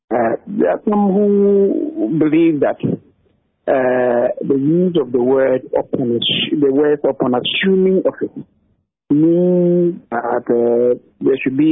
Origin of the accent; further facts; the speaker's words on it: Ghana; I mean, we are Ghanaian.